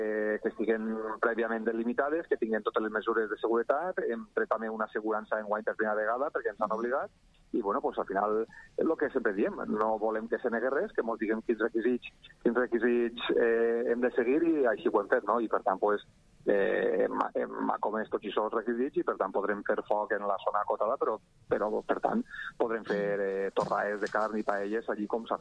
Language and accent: Catalan; Betxí, Valencian Community, Spain; especialment per als que som de Betxí